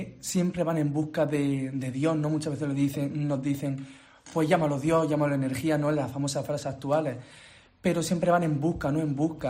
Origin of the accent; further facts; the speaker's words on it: Almería, Andalusia, Spain; now in Murcia, Spain; somos 3 de Almería